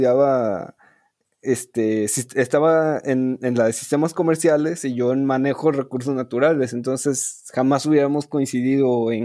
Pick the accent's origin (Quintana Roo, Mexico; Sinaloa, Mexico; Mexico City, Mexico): Quintana Roo, Mexico; Cancún; yo soy originario de Cancún.